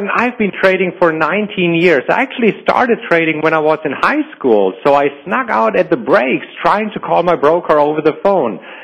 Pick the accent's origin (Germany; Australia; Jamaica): Germany; accent: German; English is a second language; now in United States; I moved here to the US. Originally, I'm from Germany, and that's the accent that you're hearing.